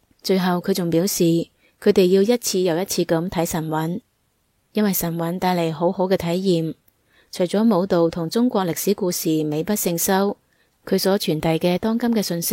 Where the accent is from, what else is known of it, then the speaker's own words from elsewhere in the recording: Taiwan; 我们是在台湾长大的孩子，对我个人来讲，我们是住在三爷公溪、二人溪流域滋养我们的地方。